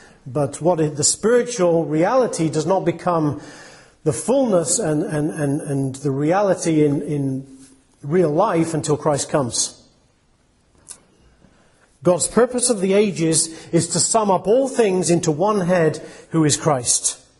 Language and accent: English; England, United Kingdom; born there; I am born an Englishman, but spiritually speaking, I am a Jew